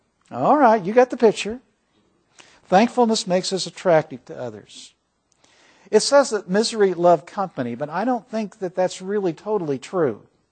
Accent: Scotland, United Kingdom; Well, I'm Scottish, that's one reason.

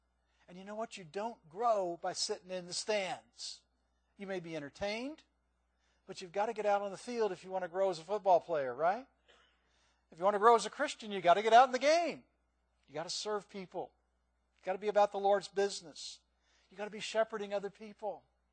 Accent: Midwest, United States; also born or lived in California; And I was raised in the Midwest, not in California.

